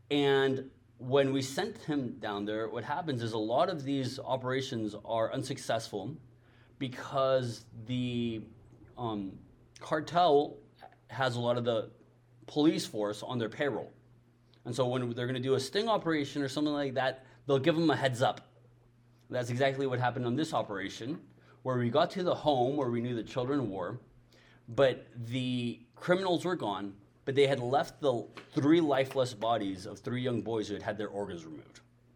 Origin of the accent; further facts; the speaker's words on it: Mexico; English is a second language; I'm Mexican, born and raised, still live in Mexico. English is my second language. I only lived in the States for a year out of my life. The rest of my life, I've lived in Mexico.